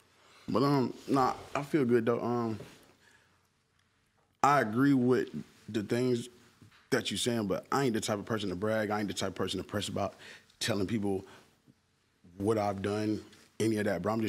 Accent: Palm Beach, Florida, United States; born there; I was born in Palm Beach, and I moved to the north.

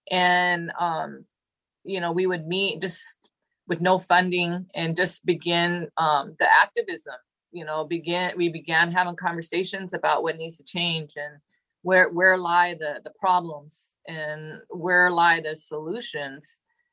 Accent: Seattle, Washington, United States; And, you know, I was born and raised in Seattle.

